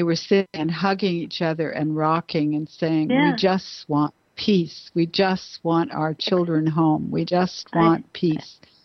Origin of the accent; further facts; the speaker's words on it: Canada; I was a girl from Canada.